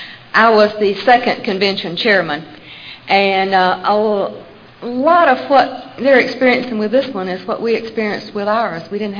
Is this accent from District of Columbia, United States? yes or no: no; St. Simons Island, Georgia, United States; I'm from St. Simons Island, Georgia.